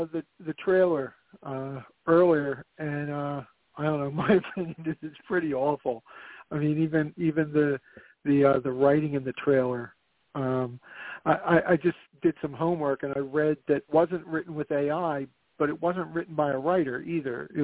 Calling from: Philadelphia, Pennsylvania, United States; calling from Philly.

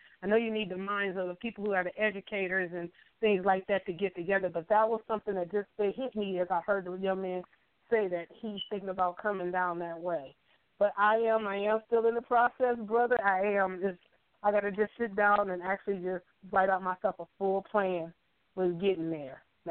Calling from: Flint, Michigan, United States; calling from up in Flint.

